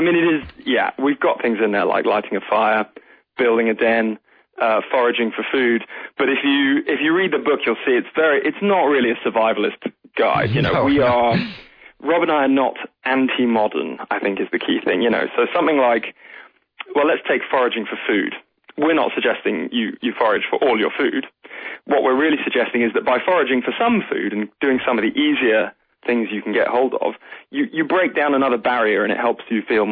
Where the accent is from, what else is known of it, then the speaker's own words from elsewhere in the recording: London, United Kingdom; I'm a city boy. I'm a Londoner.